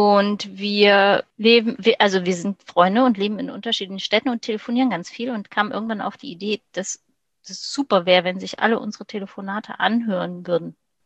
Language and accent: German; Saxony-Anhalt, Germany; born there; Aus dem Osten von Deutschland, gebürtig aus Sachsen-Anhalt